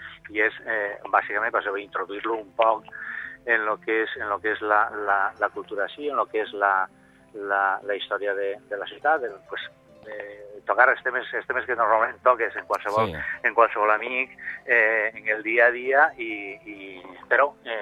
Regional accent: Galicia, Spain; Sí, jo soc gallec.

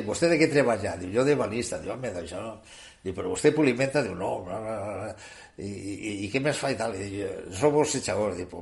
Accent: Tavernes Blanques, Valencian Community, Spain; El primer nucli de fora de València és el de Tavernes Blanques, perquè jo soc de Tavernes

